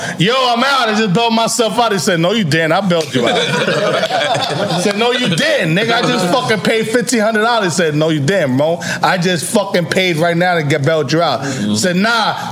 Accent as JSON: {"language": "English", "town": "Brooklyn", "region": "New York", "country": "United States", "said": "I said, yo, I'm from Brooklyn, I'm from New York."}